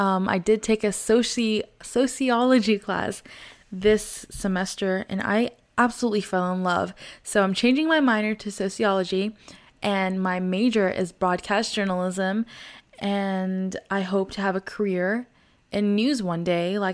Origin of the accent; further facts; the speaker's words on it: Dallas, Texas, United States; as a woman, as a Muslim American who was born and brought up in Dallas, Texas.